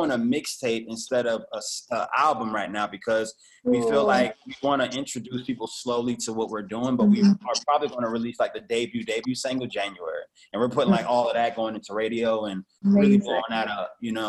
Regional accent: Georgia, United States; Because I always mess up the Georgia Florida because I'm from Georgia.

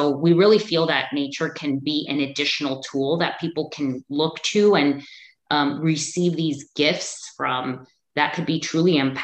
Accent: Los Angeles, California, United States; So it's a very popular hike in Los Angeles. Grew up, born and raised in Los Angeles, would go to a lot of parks, not really hike at the time.

